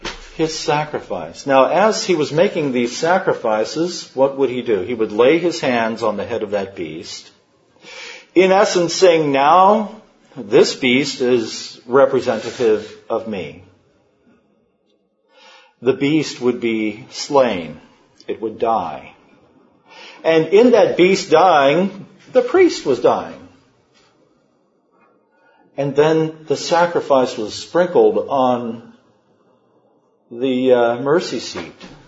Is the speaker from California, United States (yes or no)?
no; Kentucky, United States; being born and raised in Kentucky, I struggle mightily with correct pronunciations of the Greek.